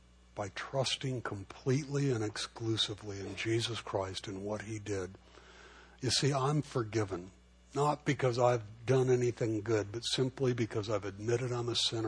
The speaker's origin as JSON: {"language": "English", "town": "Los Angeles", "region": "California", "country": "United States", "tie": "born or raised there", "said": "I grew up in East L.A., you know, we were like three houses off Whittier Boulevard."}